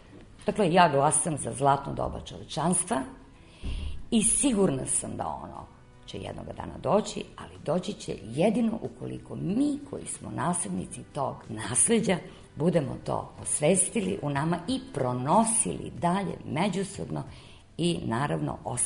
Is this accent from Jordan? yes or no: no; Serbia; mi kao narod, kao nacija, kao Srbi koji ovde na ovim prostorima žive posle toliko hiljada godina.